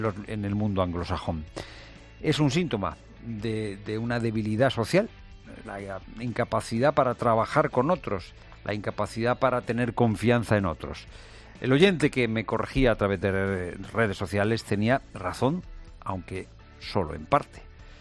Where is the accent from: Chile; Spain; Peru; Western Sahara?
Spain; somos los españoles solidarios